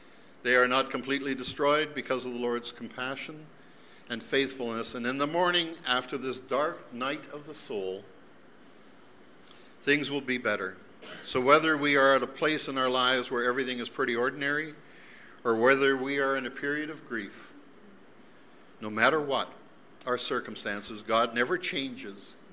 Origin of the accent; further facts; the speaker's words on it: Winnipeg, Manitoba, Canada; I grew up in Winnipeg, and I went to a school that had 1,100 Jewish kids. There was 200 Gentiles.